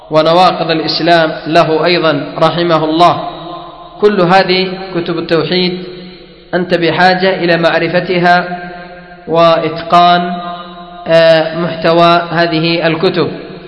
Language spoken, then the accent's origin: Arabic; Yemen; عندنا في اليمن قراءة حفص عن عاصم